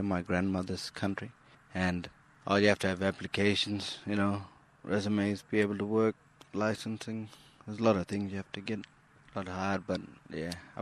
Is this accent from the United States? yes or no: no; Fitzroy Crossing, Western Australia, Australia; I'm from Fitzroy, Western Australia, Noganbar, really.